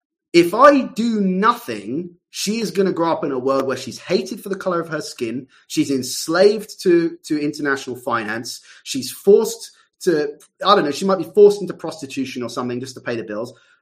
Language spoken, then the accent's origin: English; South East England, United Kingdom; I came from England. I grew up in Surrey, in southeast England. I went to a grammar school there and everything.